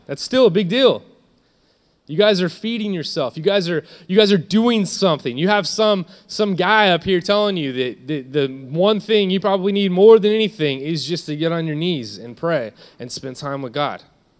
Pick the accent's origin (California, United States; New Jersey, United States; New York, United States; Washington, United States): California, United States; Bakersfield; also born or lived in San Luis Obispo / Orange County; I'm from Bakersfield. I live here most of my life.